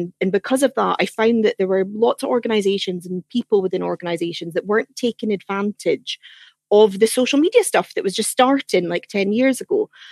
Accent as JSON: {"language": "English", "region": "Scotland", "country": "United Kingdom", "accent": "Scottish", "moved": "as an adult", "lives_now": "London, United Kingdom", "said": "I've been in London now because spoiler alert from my ridiculous Scottish accent, but I'm not from London."}